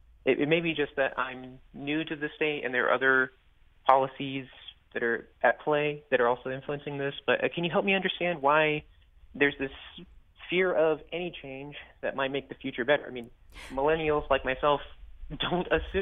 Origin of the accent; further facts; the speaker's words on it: Texas, United States; now in Connecticut, United States; Yes, I was born and bred in Texas, and I'm a young educator, primarily in the private sector.